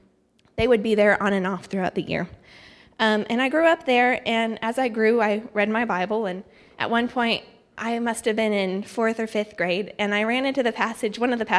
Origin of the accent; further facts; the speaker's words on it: Thailand; One of the hard things is, though, is I grew up there, so it's home.